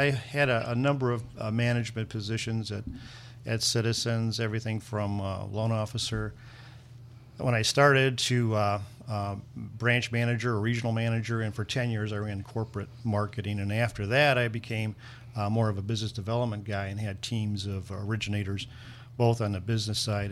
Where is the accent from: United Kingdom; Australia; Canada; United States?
United States; Highland, Indiana; I grew up in Highland at a young age. I think I moved there when I was about nine.